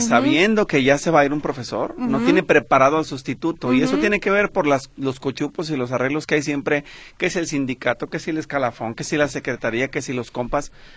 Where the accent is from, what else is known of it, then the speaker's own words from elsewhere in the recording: San Cristóbal de la Barranca, Jalisco, Mexico; como yo soy de San Cristóbal de la Barranca, me gustaría mejor que me dieran allá